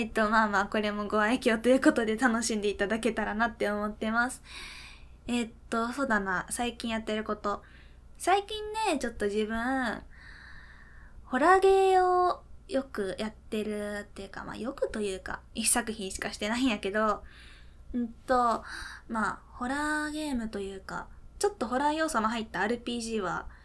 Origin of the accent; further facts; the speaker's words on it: Fukuoka, Japan; 一応、福岡県に住んでますっていうか、まあ、出身です。